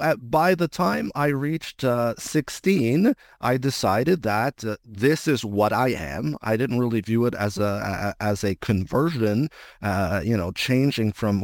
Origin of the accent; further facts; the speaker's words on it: Brampton, Ontario, Canada; I grew up in Brampton, and Brampton was a primarily, Christian, European community.